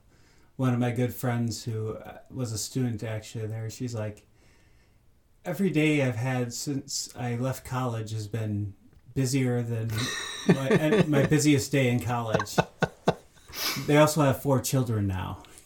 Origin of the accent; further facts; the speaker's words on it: Wisconsin, United States; they were the priests that we had growing up in Door County.